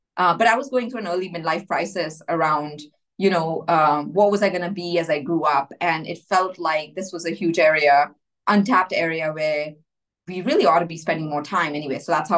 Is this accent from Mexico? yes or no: no; India; so I grew up in India and it was perfectly reasonable to be a nerd in India.